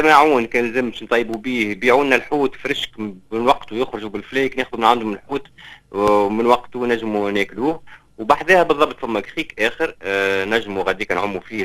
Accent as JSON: {"language": "Arabic", "country": "Tunisia", "said": "على اجمل الشواطئ اللي عندنا في تونس المنطقه هذيك"}